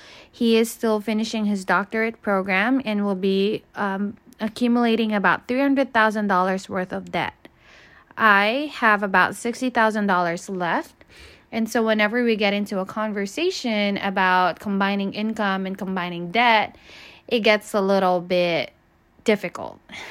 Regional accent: Chino Hills, California, United States; I'm from Chino Hills, California.

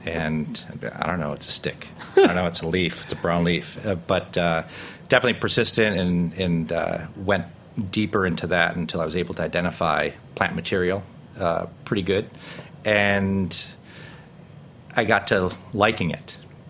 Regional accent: Rochester, United States; growing up in Rochester, there's certainly, you're certainly limited to either the outdoors or staying inside. And my parents actually had 5 acres of land, and half of which was woods and half of it was what we cultivated.

